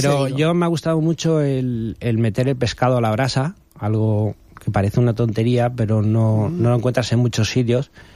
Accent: Alicante, Valencian Community, Spain; Sí, bueno, yo soy alicantino, 100%.

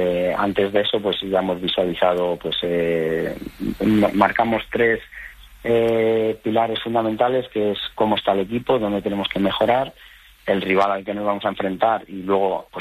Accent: Madrid, Community of Madrid, Spain; Evidentemente soy madrileño, soy vallecano, me encanta mi ciudad, Madrid, me encanta Vallecas.

